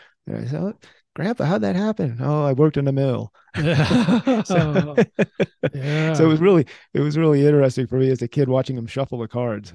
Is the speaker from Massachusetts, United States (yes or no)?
no; California, United States; And so I grew up in the Bay Area, but I spent a lot of weekends up in the hills with them.